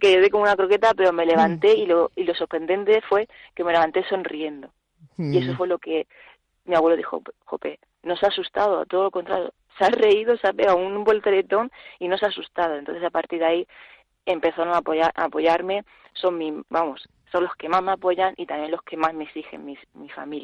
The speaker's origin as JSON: {"language": "Spanish", "town": "Murcia", "region": "Region of Murcia", "country": "Spain", "said": "yo soy de Murcia y ahí en Murcia no hay ni una vaca ni un toro ni nada, porque ya sabemos que aquella tierra es muy seca"}